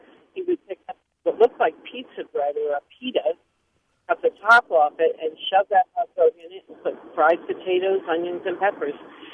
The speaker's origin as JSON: {"language": "English", "region": "New York", "country": "United States", "also_born_or_lived": "New Jersey", "lives_now": "Madison, United States", "said": "I live in Madison now, outside of Madison right now, but I'm from New York and New Jersey, and in the early 70s, we used to get what we called an Italian hot dog"}